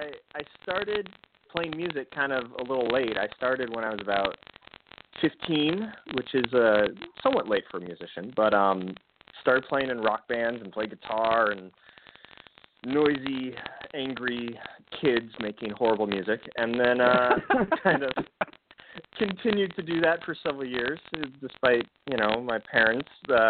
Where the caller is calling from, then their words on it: Hollywood, California, United States; Hollywood, California.